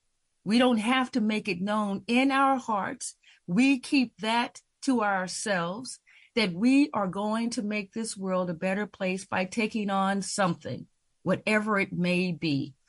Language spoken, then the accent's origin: English; United States; Well, I'm an American and I'm a person